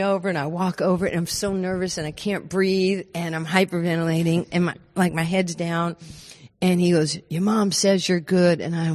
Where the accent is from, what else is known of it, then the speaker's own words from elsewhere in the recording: New York, United States; I was this, you know, poor little redheaded Jewish kid growing up in New York who happened to be a girl.